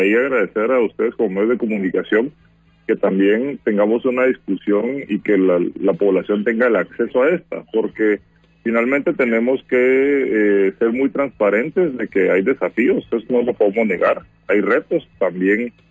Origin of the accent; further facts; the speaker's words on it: Guatemala; ese beneficio viene en parte por eficiencia de activos que tenemos como guatemaltecos